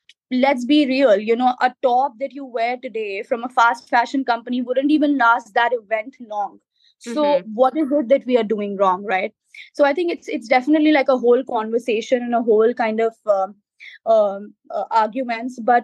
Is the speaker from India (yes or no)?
yes; India; So I think that is the true representation of us as an Indian, is that we could be looking as simple as it could get and we could still have the most brilliant mind in the world.